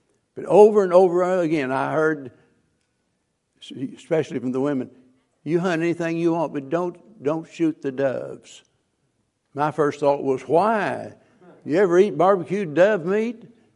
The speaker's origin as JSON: {"language": "English", "region": "the Ozarks", "country": "United States", "said": "And I come from the Ozarks, and there we've got cottonmouths and snakes, copperheads, cottonmouths."}